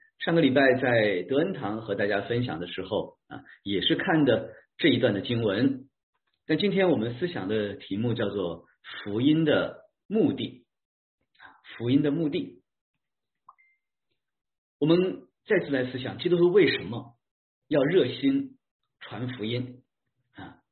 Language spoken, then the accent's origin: Chinese; China; 我们中国人消息都很灵通，一传十，十传百啊